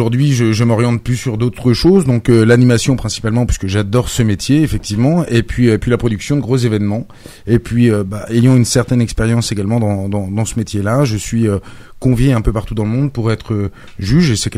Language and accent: French; Bourgogne-Franche-Comté, France; À la base, je suis de la Nièvre, dans le Morvan.